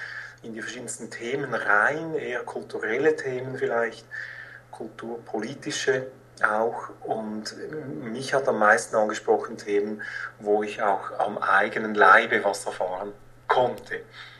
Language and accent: German; Zurich, Switzerland; Ich habe das vor 25 Jahren begonnen, also 1986 in Zürich, wo ich aufgewachsen bin.